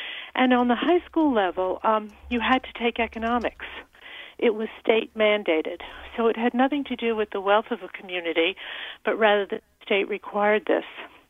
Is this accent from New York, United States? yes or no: yes; New York City, New York, United States; now in Milford, United States; Well, I grew up in New York City, and in the New York City public school system, they provided banking systems for youngsters from fourth grade on.